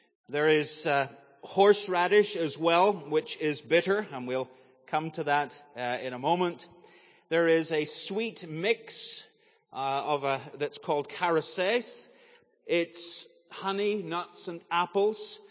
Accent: Northern Ireland, United Kingdom; now in Northwest Arkansas, United States; I'm Northern Irish. I usually tease you and say I'm from Northwest Arkansas, which I am. That's where I live. But, of course, the accent's a little further than that.

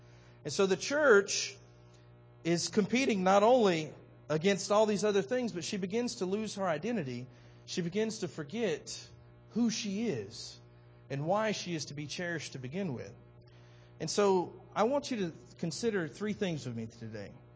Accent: the South, United States; I grew up in the South. I saw it.

